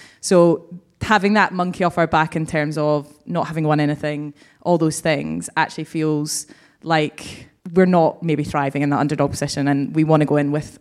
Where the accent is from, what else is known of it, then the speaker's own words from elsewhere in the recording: Scotland, United Kingdom; as a Scot